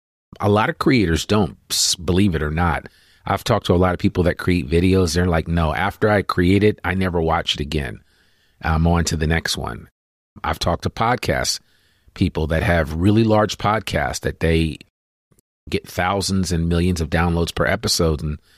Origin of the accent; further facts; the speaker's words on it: Northeast, United States; Growing up in the Northeast, I can remember coming home from school and it always was super crisp in the air.